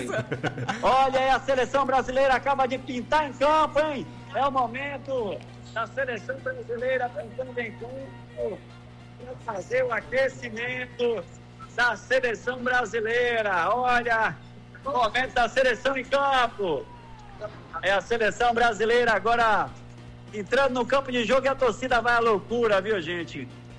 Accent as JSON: {"language": "Portuguese", "country": "Brazil", "said": "deixa eu te dizer, é um sentimento muito gostoso. É, como brasileiro"}